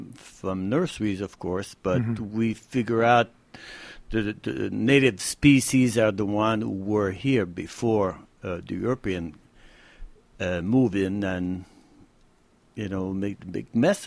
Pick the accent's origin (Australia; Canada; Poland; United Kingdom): Canada; Montreal, Quebec; now in California, United States; I am from Montreal area, and we used to have a nursery over there